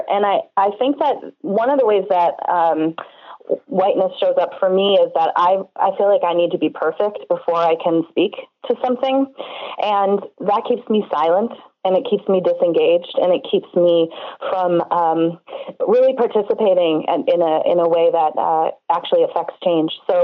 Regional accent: Wisconsin, United States; I was raised in Wisconsin in a small town outside of Milwaukee that was predominantly white

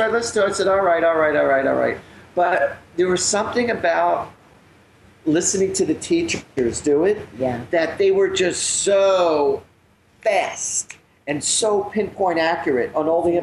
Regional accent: United States; But they don't know that I'm American if I speak like this

